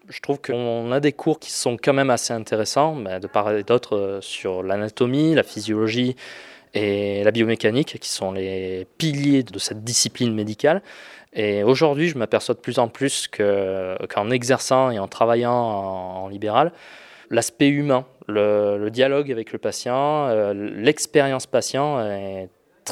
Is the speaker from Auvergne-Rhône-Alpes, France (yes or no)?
yes; Auvergne-Rhône-Alpes, France; déjà je suis originaire du bassin de Nobona et après les études, je ne me voyais pas partir ailleurs spécialement et je me voyais principalement revenir ici.